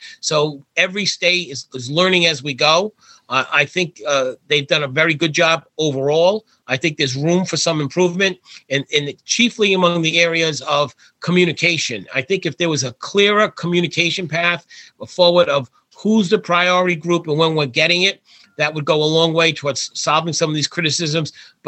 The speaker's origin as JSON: {"language": "English", "town": "Warwick", "region": "Rhode Island", "country": "United States", "tie": "born or raised there", "said": "in my hometown of Warwick"}